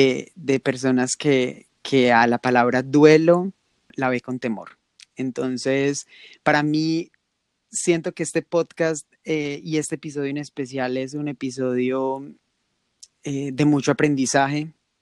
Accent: Manizales, Caldas, Colombia; Estudiamos en el mismo colegio, somos los dos de Manizales.

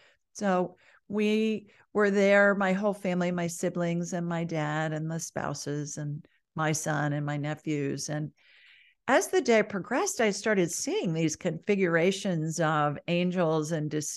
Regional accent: Ohio, United States; now in Birmingham, United States; Because I'm from Ohio, you like you. Yeah, originally.

